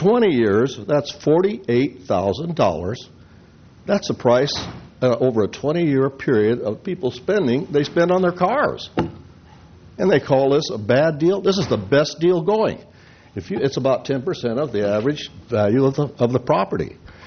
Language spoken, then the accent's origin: English; Los Osos, California, United States; I'm from Los Osos.